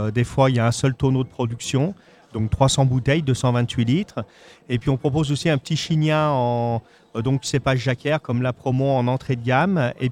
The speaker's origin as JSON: {"language": "French", "town": "Les Marches", "region": "Auvergne-Rhône-Alpes", "country": "France", "said": "Eh bien donc les marches Portes de Savoie."}